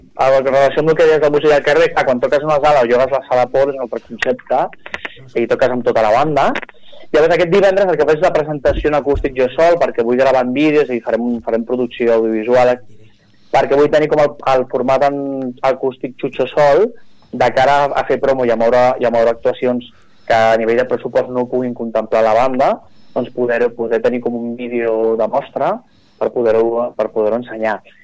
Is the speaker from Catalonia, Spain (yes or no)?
yes; Barcelona, Catalonia, Spain; also born or lived in Logroño; jo vaig néixer a Logroño, ma mare és colombiana, però m'he criat a Barcelona, hi ha un punt, tinc com un cordó umbilical amb Llatinoamèrica molt potent.